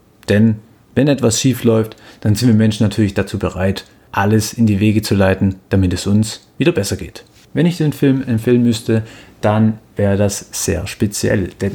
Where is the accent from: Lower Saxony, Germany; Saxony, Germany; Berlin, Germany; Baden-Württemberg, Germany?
Baden-Württemberg, Germany; ich komme aus dem Raum Stuttgart, da würde zum Beispiel nur Pforzheim, Ulm oder Baden-Baden in Frage kommen. Alles Standorte, die ungefähr eine Stunde von mir entfernt sind